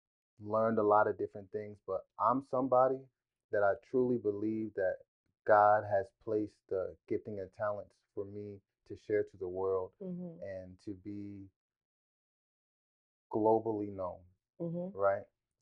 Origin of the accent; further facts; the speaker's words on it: Georgia, United States; So, I was born here. I grew up in Gwinnett County.